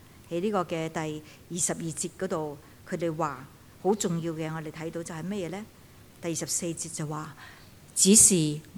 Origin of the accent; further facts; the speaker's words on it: Hong Kong; 如果这两个门徒是我们香港人，就一定会怎样？